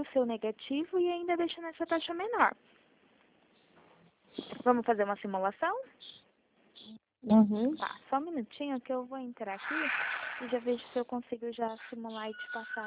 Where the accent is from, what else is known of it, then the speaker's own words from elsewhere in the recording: Itatiba, São Paulo, Brazil; eu sou do interior de São Paulo, Itatiba.